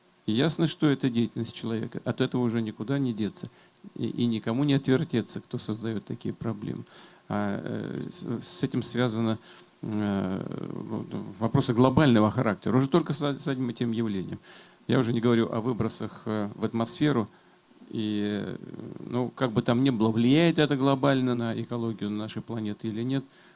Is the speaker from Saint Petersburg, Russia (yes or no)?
yes; Saint Petersburg, Russia; Я, как известно, родился и вырос в Ленинграде, Петербурге